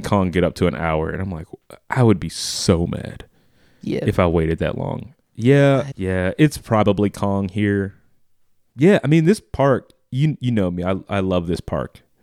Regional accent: Louisiana, United States; As a kid living, like growing up in Louisiana and only hearing about Disney World.

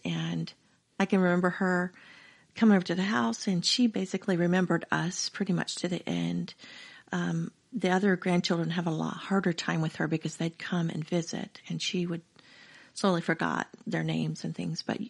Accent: Jacksonville, Florida, United States; born there; Jacksonville.

